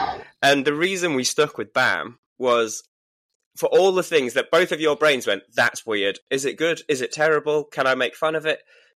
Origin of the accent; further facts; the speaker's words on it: Yorkshire and the Humber, United Kingdom; And we're from Yorkshire, and money's money.